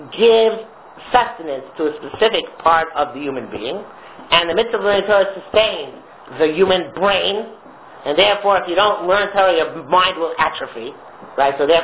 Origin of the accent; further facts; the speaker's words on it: Toronto, Ontario, Canada; There's where are you from? I'm from Toronto, right?